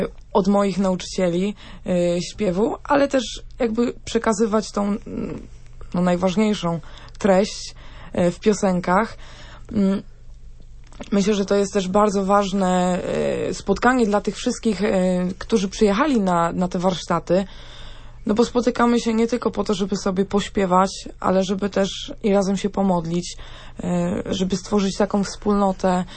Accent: Kościan, Greater Poland Voivodeship, Poland; now in Poznań, Poland; Pochodzę z Kościana. To jest taka miejscowość koło Poznania. W Poznaniu obecnie studiuję teologię.

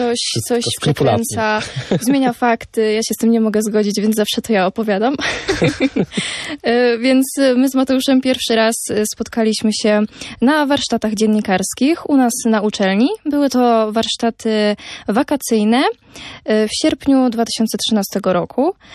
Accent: Lesser Poland, Poland; a kiedy dowiedział się, skąd pochodzę, że jest to Małopolska

